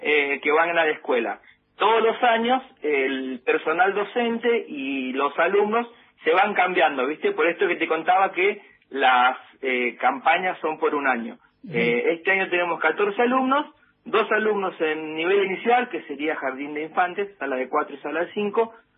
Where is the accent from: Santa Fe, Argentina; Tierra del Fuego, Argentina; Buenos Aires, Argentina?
Tierra del Fuego, Argentina; somos de Tierra del Fuego, residimos ahí